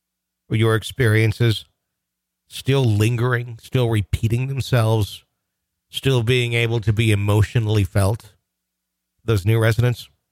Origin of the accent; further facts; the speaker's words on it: Colorado, United States; moved away; I made the difficult decision to move back to my hometown in Colorado to pursue legal challenges regarding the tragedy.